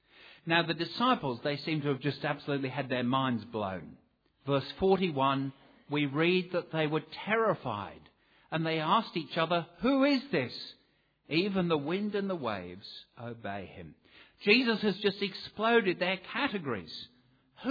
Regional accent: England, United Kingdom; I say it with a heavy heart as an Englishman

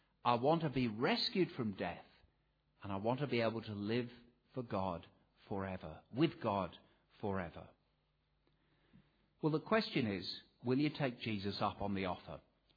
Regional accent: England, United Kingdom; I say it with a heavy heart as an Englishman

